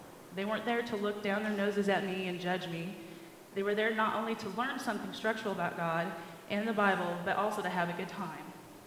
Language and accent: English; Stockton, Missouri, United States; now in Michigan, United States; I know Randy just said that, but I thought I'd say it again. I'm from Stockton, Missouri. I moved up here to Michigan in the fall of 2005.